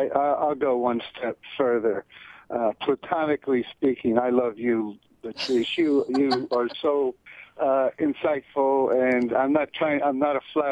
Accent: New Jersey, United States; moved away as an adult; I grew up in North Jersey, in a very integrated community. It was back then. I don't know what's going on today. I've been out of there for 40 years.

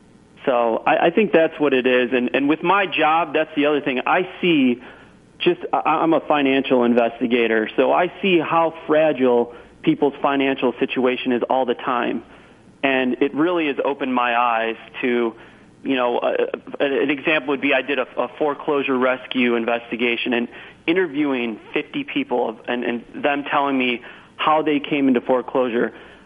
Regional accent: Chicago, Illinois, United States; now in Clearwater, United States; I'm from Chicago. That's where I grew up. I currently live in the Clearwater area in Florida now.

